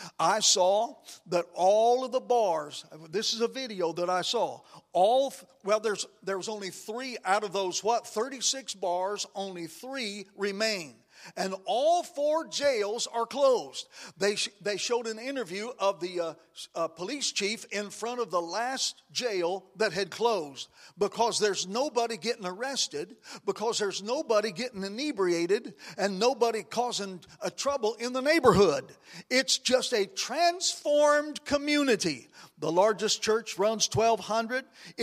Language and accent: English; Raton, New Mexico, United States; I told you last time I was here about a revival in my hometown in Raton, New Mexico in 1972